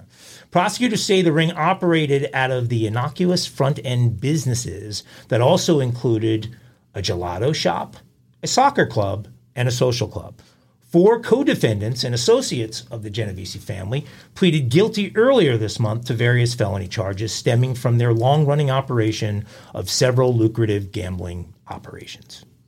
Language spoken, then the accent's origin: English; Babylon, New York, United States; born there; They didn't have that when I was born in Babylon.